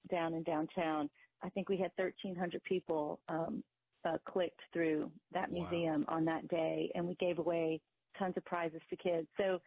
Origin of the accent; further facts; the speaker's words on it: Louisiana, United States; I grew up in South Louisiana, so it means a lot to me to have authentic Cajun and Zydeco music